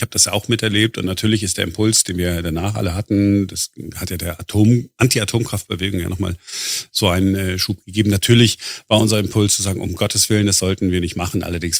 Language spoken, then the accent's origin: German; Germany; Sind wir Deutsche da so ein bisschen übervorsichtig?